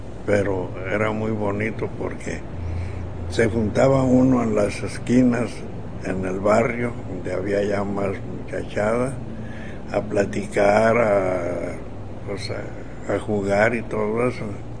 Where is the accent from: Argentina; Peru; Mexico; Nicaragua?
Mexico; Magdalena, Jalisco; born there; En Magdalena, Jalisco.